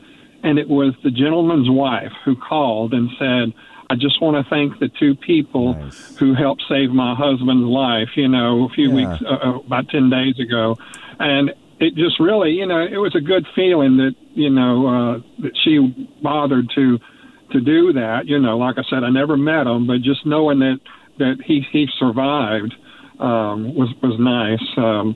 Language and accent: English; Shreveport, Louisiana, United States; I'm originally from Shreveport.